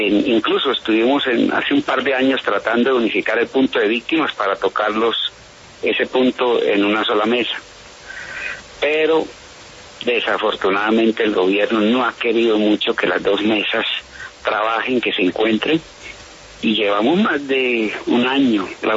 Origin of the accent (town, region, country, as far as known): Colombia